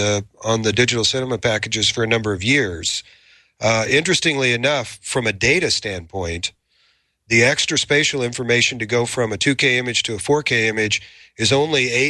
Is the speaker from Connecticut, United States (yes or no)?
no; Kansas City, Missouri, United States; And to that point, by the way, I was born and raised in Kansas City.